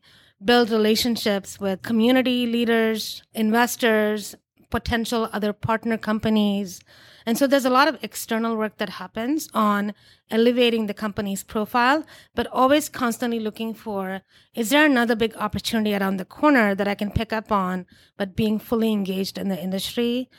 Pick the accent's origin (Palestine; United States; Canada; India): India; So I grew up in India.